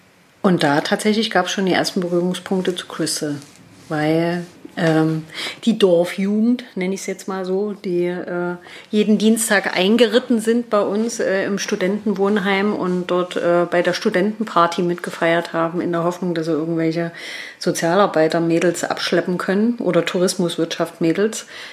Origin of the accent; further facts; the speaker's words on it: Leipzig, Saxony, Germany; wie man vielleicht eventuell unter Umständen ein bisschen hört, komme ich nicht aus Berlin, sondern aus Leipzig. Und ursprünglich aus Leipzig, genau, und bin dort groß geworden